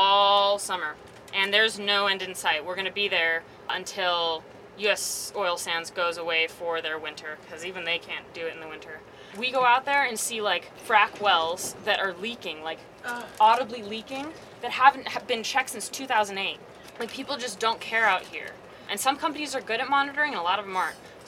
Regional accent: Salt Lake City, Utah, United States; I grew up both in Salt Lake City and on the banks of the Green and Colorado River in the summertime.

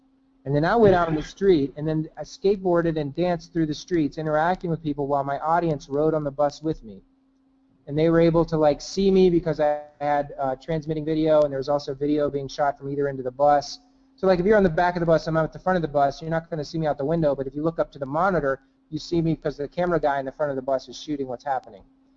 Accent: Pittsburgh, Pennsylvania, United States; I grew up in Pittsburgh. I was going into old abandoned steel mills and pulling out all this stuff

